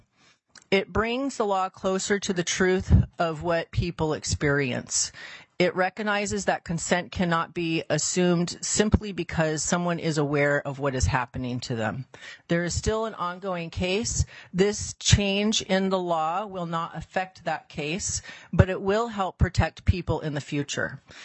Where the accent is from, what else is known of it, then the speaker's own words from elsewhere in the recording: Juneau, Alaska, United States; I was born and raised here in Juneau, one block up from the state capitol building, and I used to play in the parking lot as a child.